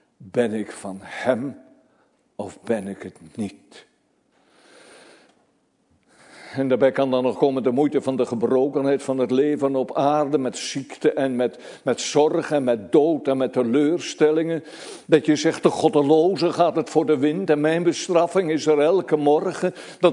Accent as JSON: {"language": "Dutch", "town": "Elburg", "region": "Gelderland", "country": "Netherlands", "said": "Kijk, ik kom uit Elburg oorspronkelijk"}